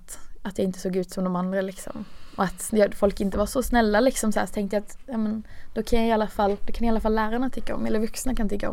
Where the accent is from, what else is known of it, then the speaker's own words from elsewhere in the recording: Skåne, Sweden; så var jag i Helsingborg typ ganska nära då där jag kommer ifrån